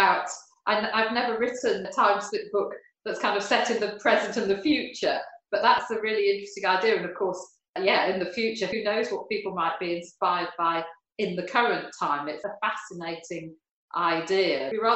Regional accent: Yorkshire and the Humber, United Kingdom; I come from Yorkshire as well, and I was a strong Yorkist

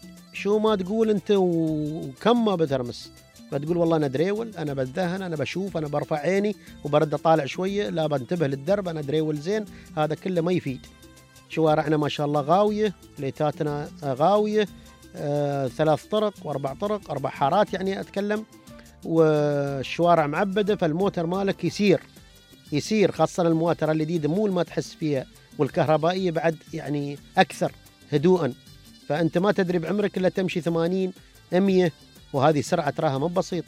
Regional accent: United Arab Emirates; عندنا ما شاء الله نحن بلادنا من أبوظبي لين الفجيرة منشآت رياضية، أندية رائعة متنفس لك في كل مكان

